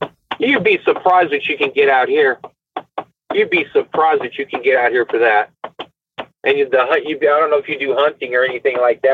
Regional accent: California, United States; now in High Point, United States; Me, I'm originally from California, but I got the heck out of that crazy state. And, yeah, we'll just leave it at that. And I moved to North Carolina, and I love it there now.

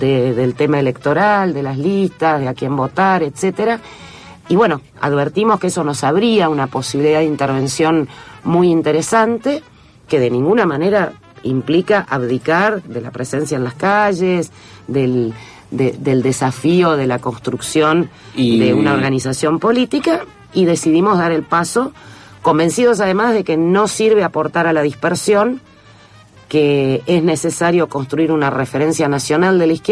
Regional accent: Buenos Aires, Argentina; Yo soy bonaerense y con familia santafesina. No me llevo demasiado bien con la Ciudad de Buenos Aires.

